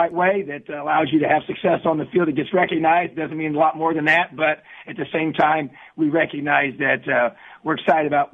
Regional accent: New Castle, Indiana, United States; it meant so much to me to represent my home state. And like you said, I've been a high school coach in this state for 10 years and played my high school football here. My dad was my high school coach, and being from Newcastle

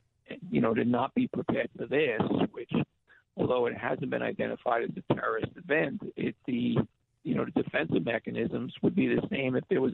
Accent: New York City, New York, United States; I mean, I born and raised in New York City, and I've been in NYPD since 1982.

